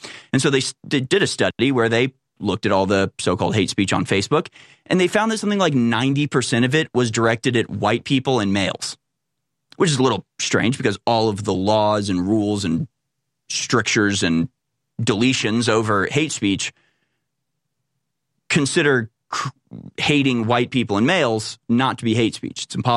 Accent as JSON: {"language": "English", "region": "Texas", "country": "United States", "said": "I mean, I'm American. I'm Texan."}